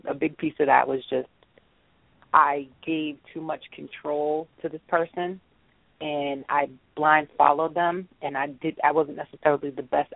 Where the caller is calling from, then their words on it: Massachusetts, United States; I'm calling from Massachusetts.